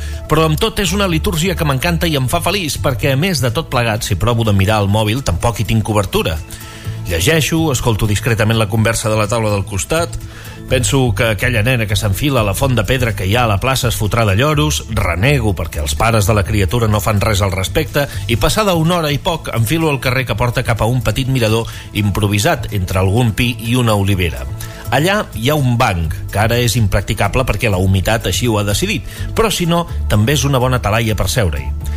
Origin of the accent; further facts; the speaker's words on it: Pals, Catalonia, Spain; Jo, que sóc de Pals, el tinc a uns 15-17 quilòmetres de casa